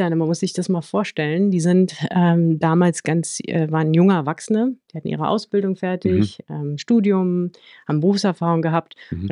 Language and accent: German; Germany; born there; Ich bin in den 80ern in der DDR geboren worden.